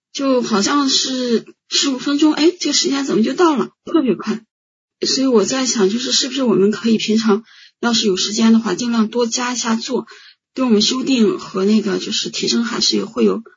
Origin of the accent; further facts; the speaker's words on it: Northwest China, China; 我们是西北人，西北的话有一种小吃叫甜胚